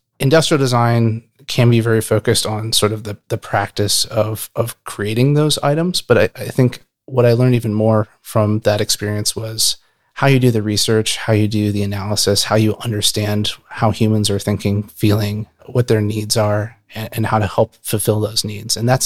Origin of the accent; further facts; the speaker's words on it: South Bend, Indiana, United States; Which was funny for me because I grew up in South Bend.